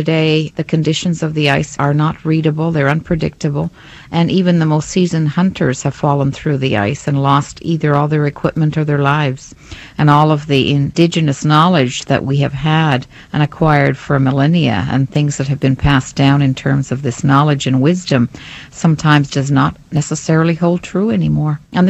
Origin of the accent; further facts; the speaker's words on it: Quebec, Canada; born there; in the region that I was born in Nunavik